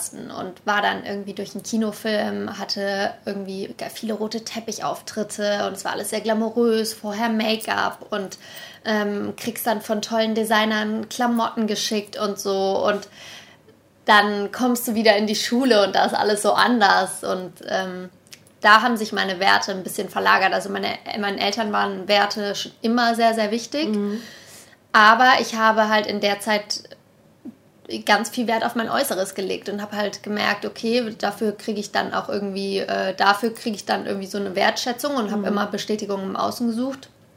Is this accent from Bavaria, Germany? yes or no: no; Düsseldorf, North Rhine-Westphalia, Germany; also born or lived in Karlsruhe; ich komme aus Düsseldorf, bin immer ursprünglich in Karlsruhe geboren